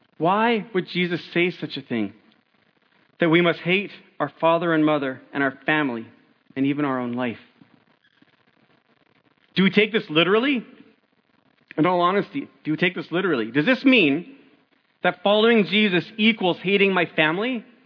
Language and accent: English; Calgary, Alberta, Canada; Big fan. I'm from Calgary.